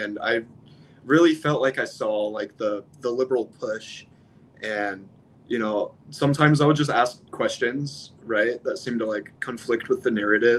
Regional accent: Spokane, Washington, United States; I grew up in Spokane, you know, grew up in poverty.

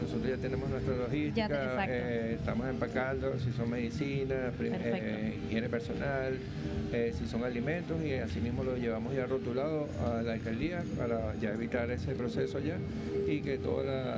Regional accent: Caracas, Capital District, Venezuela; nosotros somos de Caracas, en la capital de Venezuela

